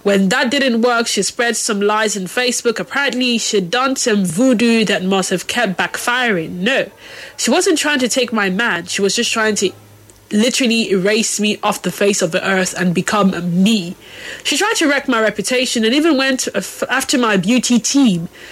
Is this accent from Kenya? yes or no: no; Nigeria; look at my duty as a Nigerian.